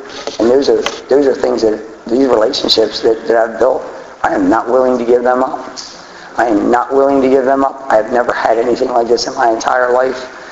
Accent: Baltimore, Maryland, United States; I'm from West Side, Baltimore City. That's where I was born. That's where I was raised.

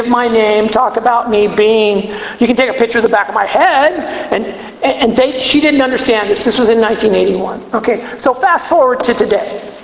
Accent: California, United States; I'm from Southern California. So if I have a funny accent, just remember, it ain't me that has the accent. It's you.

